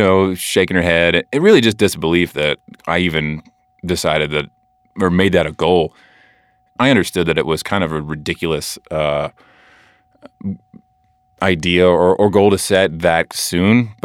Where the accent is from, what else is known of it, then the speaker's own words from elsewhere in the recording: Idaho, United States; I mean, I grew up in Idaho and backpacked in the hills here and the mountains